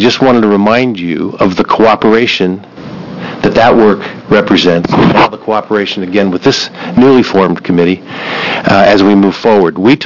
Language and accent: English; Silverton, Oregon, United States; I'm from Silverton, and I represent District 18